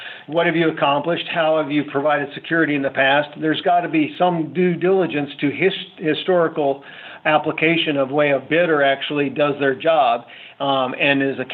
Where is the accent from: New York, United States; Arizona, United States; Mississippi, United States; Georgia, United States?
Arizona, United States; You know, I'm from Arizona.